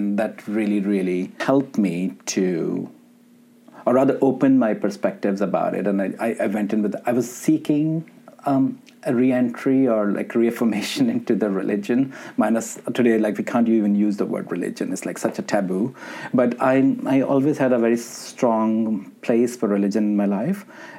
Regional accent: Pakistan; Growing up in Pakistan

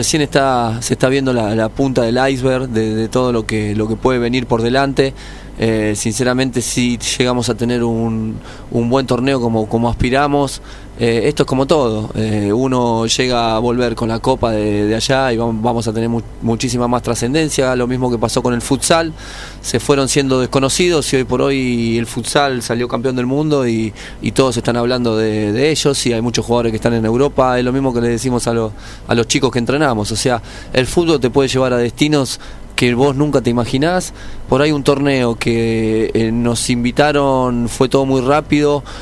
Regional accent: Argentina; como todo argentino que va a cualquier competencia

